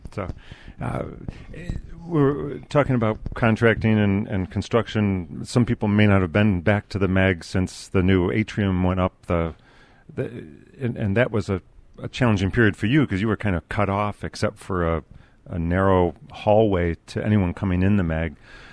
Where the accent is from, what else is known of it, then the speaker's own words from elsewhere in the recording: Rome, New York, United States; But I lived in a farmhouse when I was growing up in Rome, New York